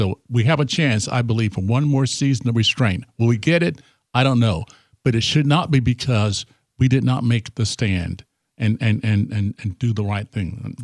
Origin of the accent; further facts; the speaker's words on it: United States; I just know that as a Christian, not just as an American